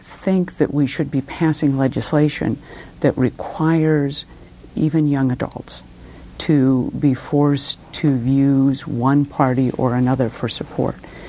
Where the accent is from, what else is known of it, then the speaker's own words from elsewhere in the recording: Alaska, United States; I'm running for the State House, Lower Hillside, District 30. I was born and raised in Alaska. My family has been here for the last four generations.